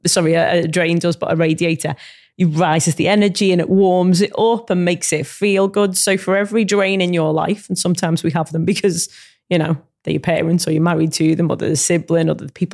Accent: Liverpool, North West England, United Kingdom; It's because I'm from Liverpool and you walk down the street, you smile at someone, they smile back at you.

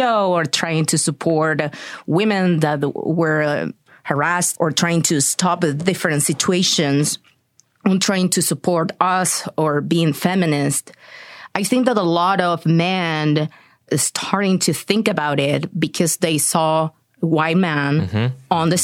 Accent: Argentina; English is a second language; one specific story that happened in my home country, Argentina

